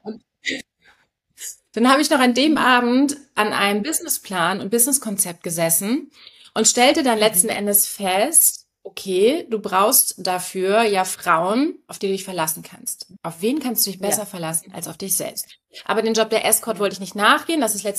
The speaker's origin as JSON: {"language": "German", "region": "Hamburg", "country": "Germany", "said": "ich bin aus Hamburg, die schönste Stadt der Welt"}